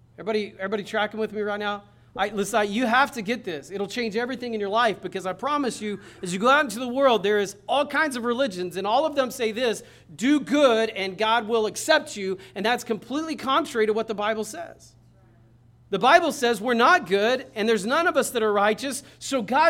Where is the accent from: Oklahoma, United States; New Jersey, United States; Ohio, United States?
Oklahoma, United States; Braggs; I grew up in Bragg, so I went to see my friends when they graduated the same year.